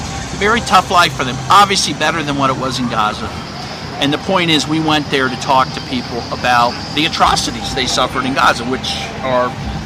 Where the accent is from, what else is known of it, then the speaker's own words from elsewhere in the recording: United States; And again, even me as an American, I would need special permission to visit there.